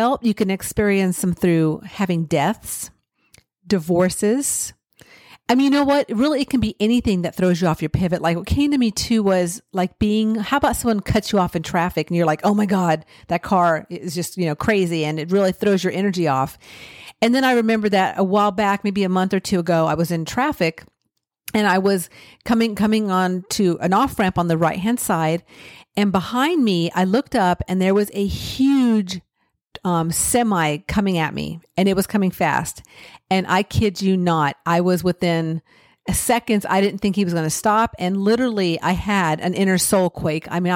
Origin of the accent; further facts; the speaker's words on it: California, United States; So for myself, I grew up in California